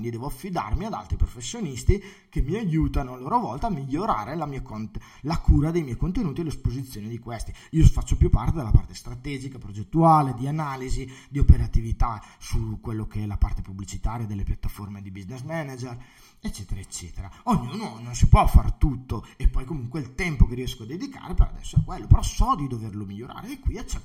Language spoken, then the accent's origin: Italian; Brescia, Lombardy, Italy; also born or lived in Benevento; Sono bresciano, cioè sono beneventano, perché io sono nato a Benevento, sono italiano, sono proprio italiano perché sono nato a Benevento nel sud Italia, ma vivo a Brescia da 38 anni su 39 ormai, quindi sono anche bresciano praticamente.